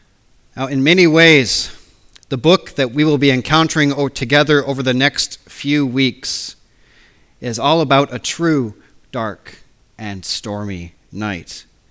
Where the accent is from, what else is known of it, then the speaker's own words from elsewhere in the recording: United States; When I was growing up in America, even from a young age, I found great enjoyment in reading the newspaper.